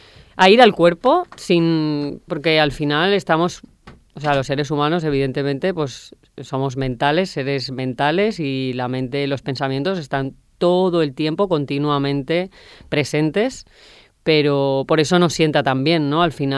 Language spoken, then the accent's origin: Spanish; Valencia, Valencian Community, Spain; Yo soy de Valencia y bueno, estaba viviendo en la ciudad y la verdad que tenía ganas de vivir un poco más en la naturaleza.